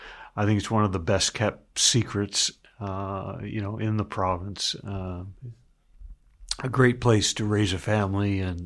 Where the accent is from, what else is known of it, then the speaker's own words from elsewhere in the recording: Riverview, United States; I'm from Riverview.